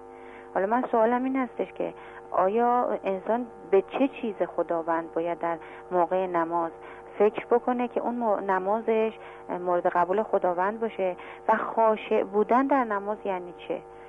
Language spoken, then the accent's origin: Persian; Karaj, Alborz, Iran; من تهرانی از کرج هستم.